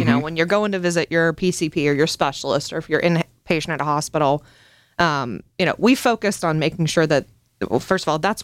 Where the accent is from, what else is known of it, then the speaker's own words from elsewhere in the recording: Pittsburgh, Pennsylvania, United States; born and raised in Pittsburgh, just as you are, Sean. Have lived here my entire life